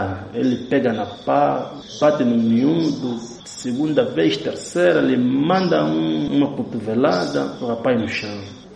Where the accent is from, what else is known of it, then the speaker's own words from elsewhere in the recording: Angola; Realmente nós sentimos como angolanos, são nossos irmãos.